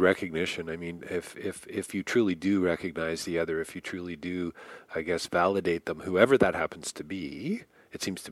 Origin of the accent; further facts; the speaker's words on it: Canada; sorry, I'm Canadian.